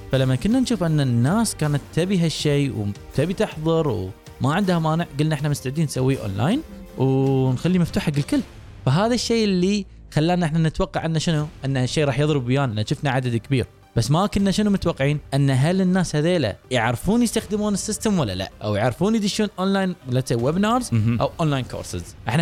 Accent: Kuwait; لان اغلب الدورات كانت عندنا بالكويت

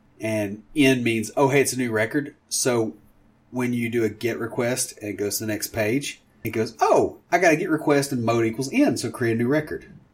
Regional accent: Tennessee, United States; But, you know, I mean, I'm from Tennessee, so we're not a whole lot better off.

